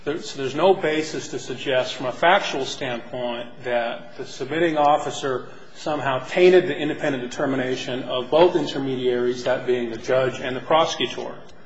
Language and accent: English; Las Vegas, Nevada, United States; from Las Vegas, representing defendant and appellee of the Las Vegas Metropolitan Police Department.